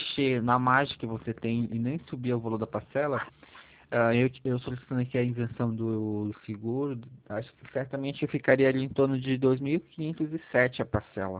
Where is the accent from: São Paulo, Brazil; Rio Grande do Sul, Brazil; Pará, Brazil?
Pará, Brazil; Lá eu sou do Pará, né?